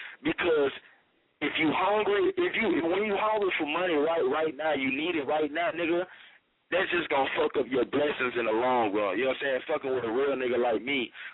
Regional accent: West Coast, United States; I'm from the West. You know what I'm saying? My family from the South. I'm a West Coast nigga, but I got a southern hospitality. I'm a southern household baby.

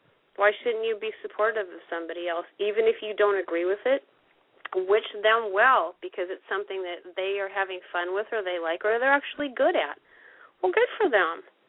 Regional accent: California, United States; now in Nevada, United States; I'm in Nevada right now, but originally from California.

